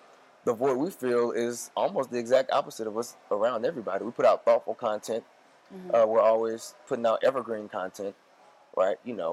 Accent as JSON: {"language": "English", "town": "Atlanta", "region": "Georgia", "country": "United States", "tie": "born or raised there", "said": "We grew up in Atlanta together"}